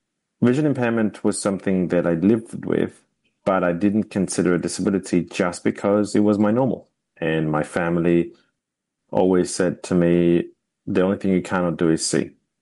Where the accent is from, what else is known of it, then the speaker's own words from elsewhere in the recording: Colombia; So I'm originally from Colombia, and I was born in a small town in the middle to the southwest of the country, basically the coffee region.